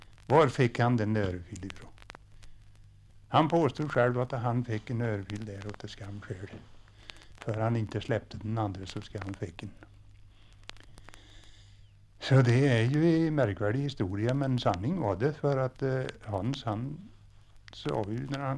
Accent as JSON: {"language": "Swedish", "town": "Hörn", "country": "Sweden", "tie": "born or raised there", "said": "jag kommer ihåg när jag var liden och hemma i Hörn."}